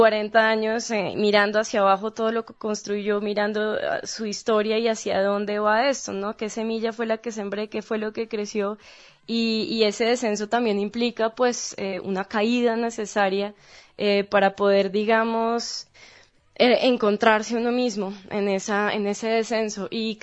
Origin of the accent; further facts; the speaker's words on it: Chía, Cundinamarca, Colombia; Yo, claro, me considero bogotana, pero en realidad soy de la periferia bogotana. Yo soy de un lugar que se llama Chía